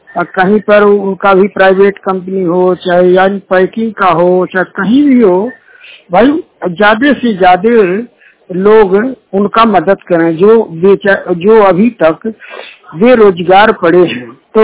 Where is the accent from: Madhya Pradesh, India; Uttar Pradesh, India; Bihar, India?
Uttar Pradesh, India; Rangraopur Dagrupur; ग्राम रंगरावपुर डगरूपुर जनपद महाराजगंज के निवासी हूँ